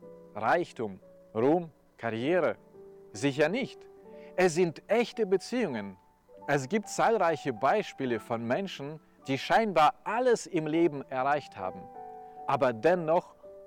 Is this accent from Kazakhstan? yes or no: yes; Kazakhstan; Gerne denke ich an viele Erlebnisse aus meiner Kindheit in Kasachstan zurück, dem Land, in dem ich aufgewachsen bin.